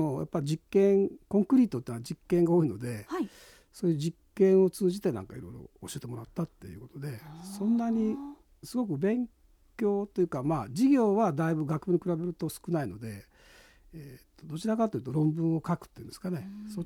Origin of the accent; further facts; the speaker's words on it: Ehime, Japan; で私が愛媛出身ということで